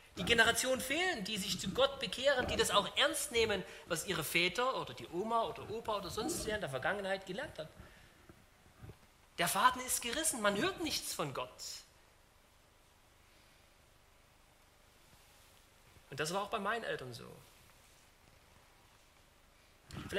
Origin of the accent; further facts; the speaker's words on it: Saxony, Germany; now in Düsseldorf, Germany; ich bin in einer stark atheistischen geprägten Gegend aufgewachsen. Ich stamme aus Ostdeutschland, aus Sachsen, da bin ich aufgewachsen. Aber ich wohne jetzt in Düsseldorf oder Monheim am Rhein, also in Westdeutschland.